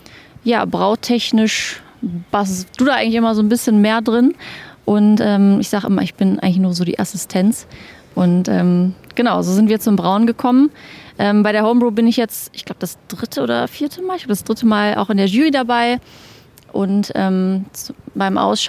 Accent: Mönchengladbach, North Rhine-Westphalia, Germany; Wir kommen aus Mönchengladbach, ist in der Nähe von Düsseldorf

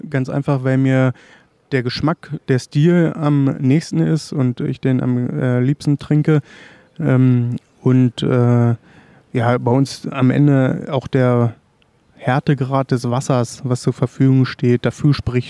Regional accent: Hattorf am Harz, Lower Saxony, Germany; Ich komme aus Hattorf am Harz. Das muss ich nicht weiter erläutern. Das ist halt so ein kleines Dorf am Rande des Harzes.

